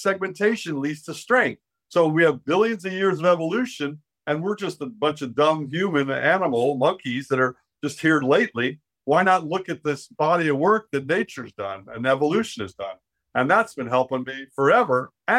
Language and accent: English; Miami, Florida, United States; now in Hawaii, United States; And, you know, I've been in Hawaii now 40 years. I'm a surfer. So it was the obvious place after growing up in Miami.